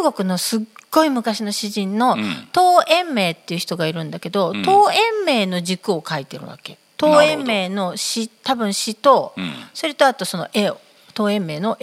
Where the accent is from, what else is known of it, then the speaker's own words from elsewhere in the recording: Kanagawa, Japan; 私ほら神奈川県出身だから